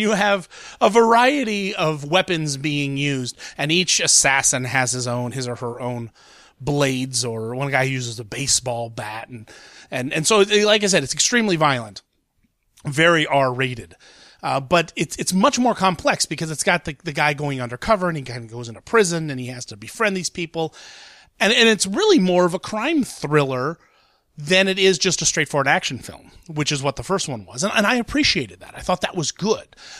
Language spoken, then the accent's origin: English; Columbus, Ohio, United States; I mean, I'm from Ohio. I'm from Columbus.